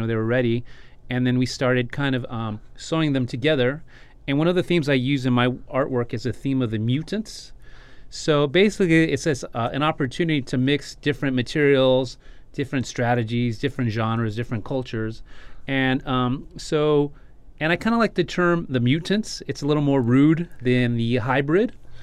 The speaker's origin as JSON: {"language": "English", "town": "El Paso", "region": "Texas", "country": "United States", "tie": "born or raised there", "lives_now": "Los Angeles, United States", "said": "growing up in El Paso and growing up in the desert and also the open spaces here of Lubbock also too"}